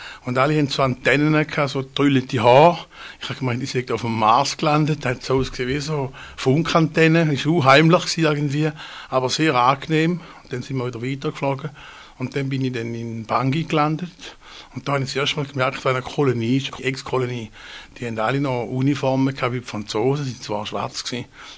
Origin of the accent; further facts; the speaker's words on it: Thurgau, Switzerland; Ich bin im Thurgau auf einem Bauernhof aufgewachsen